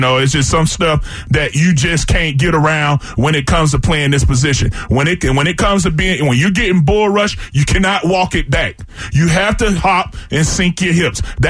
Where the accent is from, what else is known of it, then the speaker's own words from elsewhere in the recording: Florida, United States; And back in my back where I'm from, you know, I'm from, everybody know I'm from Florida, you know, and it's a lot of wild stuff that happens down there.